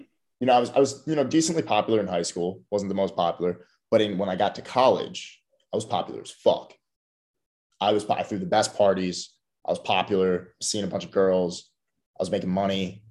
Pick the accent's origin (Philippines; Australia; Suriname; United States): United States; Philadelphia, Pennsylvania; And I grew up in Philly where, you know, that was not a good recipe for making friends